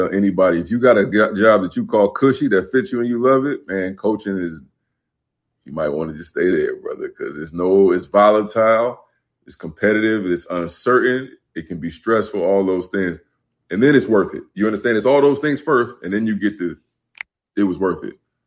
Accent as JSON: {"language": "English", "town": "Montclair", "region": "New Jersey", "country": "United States", "tie": "born or raised there", "said": "I grew up in Montclair, New Jersey, and we went to the parks in Bloomfield and Orange"}